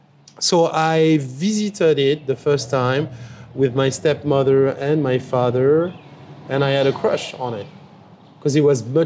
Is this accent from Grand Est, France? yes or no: no; Paris, Île-de-France, France; I liked it because I grew up in Paris.